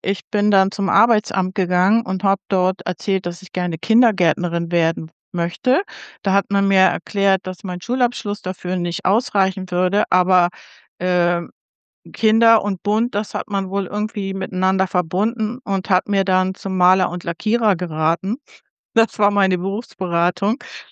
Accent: Elmshorn, Schleswig-Holstein, Germany; Also nach der Grundschule bin ich leider auf die Hauptschule gekommen. Bei uns in Elmshorn machte da gerade die Gesamtschule auf.

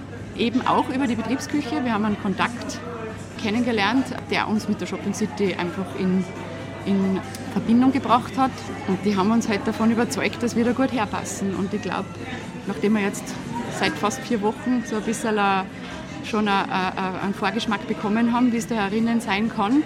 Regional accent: Salzburg, Austria; in Salzburg ausgedehnt. Das ist ja meine Heimat.

